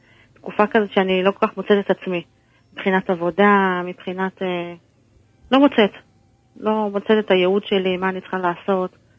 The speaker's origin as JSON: {"language": "Hebrew", "region": "Center District", "country": "Israel", "said": "אנחנו מהמרכז."}